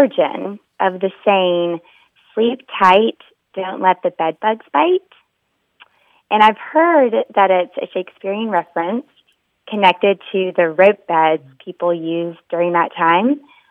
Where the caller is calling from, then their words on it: Wilmington, North Carolina, United States; Wilmington, North Carolina.